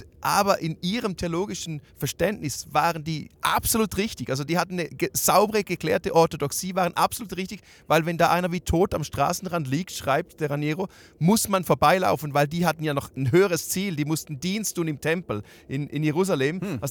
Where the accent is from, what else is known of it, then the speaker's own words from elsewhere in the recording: Switzerland; Dann komme ich als Schweizer, habe meine Vorstellungen von König